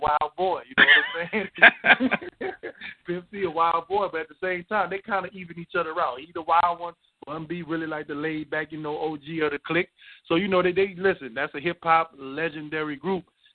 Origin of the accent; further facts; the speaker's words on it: New Orleans, Louisiana, United States; I'm from New Orleans, Louisiana, and eating is not my strong point.